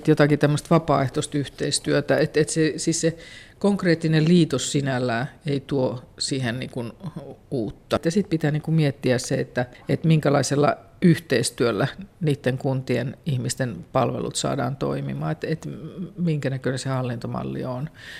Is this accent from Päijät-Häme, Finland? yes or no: no; Kemi, Lapland, Finland; juuri sieltä Kemistä, mä oon siellä syntynyt ja kasvanut, ja päässyt ylioppilaaksi, lähtenyt opiskelemaan, mun sukulaisia asuu siellä vieläkin.